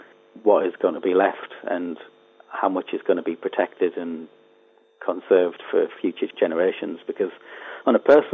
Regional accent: North East England, United Kingdom; And I come from County Durham, not far from where there's lots of ex-pit villages.

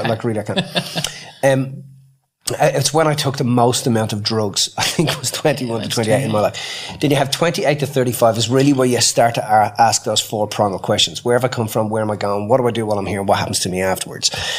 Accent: Ireland; my dad is like a really staunch Catholic, and I was raised in Ireland, which is, you know, was at one stage considered the most Catholic country in the world.

